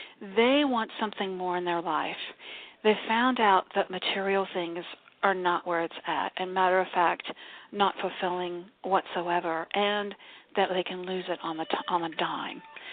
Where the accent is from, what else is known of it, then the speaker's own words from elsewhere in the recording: Miami, Florida, United States; She's going, oh, my gosh, you know, we're from Miami.